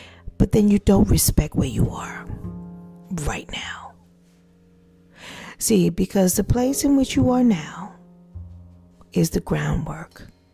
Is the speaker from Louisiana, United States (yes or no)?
yes; New Orleans, Louisiana, United States; I'm from New Orleans, Louisiana, and we were in New Iberia.